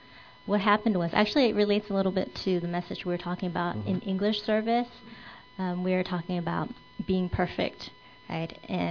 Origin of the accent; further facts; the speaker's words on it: Fresno, California, United States; So the brief recap is I am from California. Mm-hmm. I was born and raised in Fresno, which is Central California.